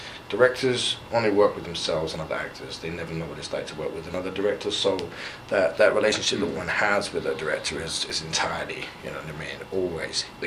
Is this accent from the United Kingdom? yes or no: yes; London, United Kingdom; No, my son lives with his mum and her husband in London, so that's it. I'm a Londoner forever.